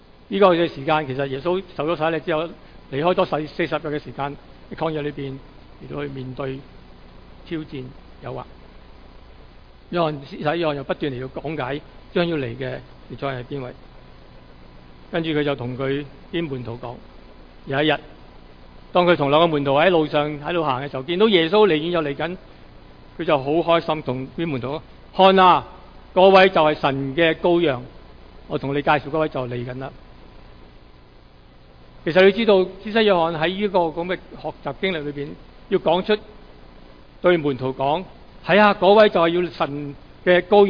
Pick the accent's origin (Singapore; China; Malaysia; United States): China; Guangdong; 我们广东人说最正最好味的那间